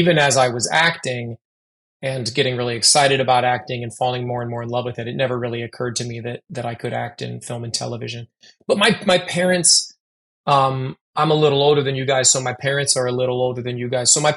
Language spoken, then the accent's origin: English; Iowa, United States; moved away as an adult; also born or lived in Louisville, Kentucky / New York City; I grew up in Iowa. I went to Iowa State University and studied theater. When I was 23, I moved from Iowa to Louisville, Kentucky